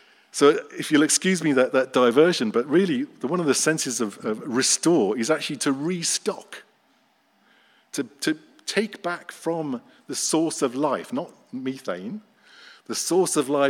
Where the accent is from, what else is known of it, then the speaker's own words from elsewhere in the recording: England, United Kingdom; because I am English after all.